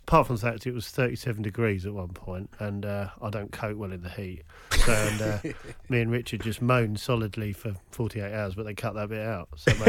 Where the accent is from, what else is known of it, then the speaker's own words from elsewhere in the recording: South East England, United Kingdom; I'm from Kent nearby, so I didn't have a lot of choice on that one.